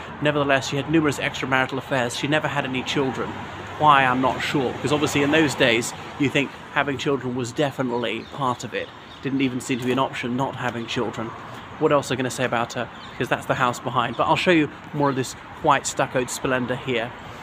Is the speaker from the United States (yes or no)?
no; Ireland; now in United Kingdom; respected viewers. … from Ireland.